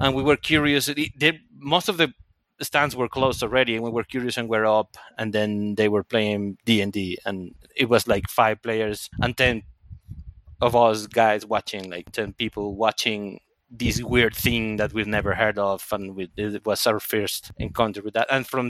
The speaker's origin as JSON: {"language": "English", "country": "Mexico", "second_language": "English", "said": "I'm from Mexico."}